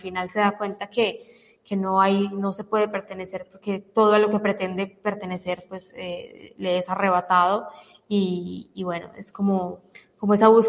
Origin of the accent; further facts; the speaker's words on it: Egypt; Complicado. Yo siempre voy a decir que soy de Egipto.